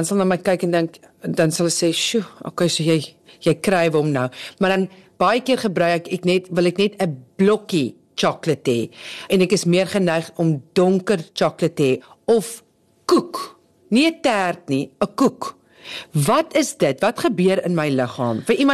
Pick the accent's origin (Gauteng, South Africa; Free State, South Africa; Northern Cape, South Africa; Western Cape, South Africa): Northern Cape, South Africa; Ek kom van die Kalahari af en dit is hoe ons dit doen daar.